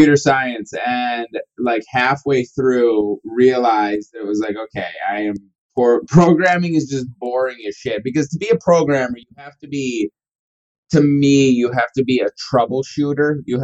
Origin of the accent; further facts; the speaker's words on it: Wisconsin, United States; now in Charleston, United States; Well, I am in Charleston, South Carolina. I'm originally from Wisconsin, a small town in Wisconsin. And we've been here about 3 years.